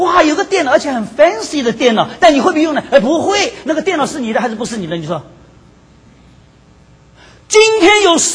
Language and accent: Chinese; Shanghai, China; 我们上海话讲叫西装必三，我们在座的上海人穿了西装其实是必三